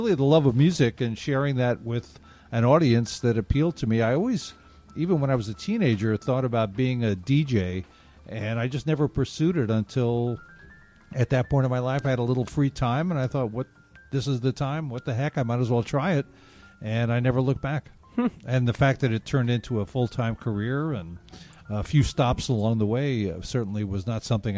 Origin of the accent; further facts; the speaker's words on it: New York, United States; Yes, I am from Long Island, and I started doing a weekly program, volunteering